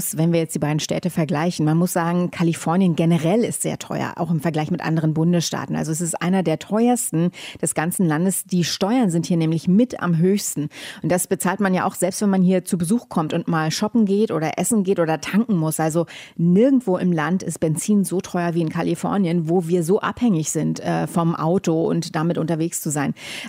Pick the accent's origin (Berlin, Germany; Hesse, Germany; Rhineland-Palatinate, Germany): Berlin, Germany; now in Los Angeles, United States; worauf ich schon neidisch bin als Berlinerin und als Deutsche im Allgemeinen oder als Europäer, wir sind es gewohnt, mit öffentlichen Verkehrsmitteln zu fahren.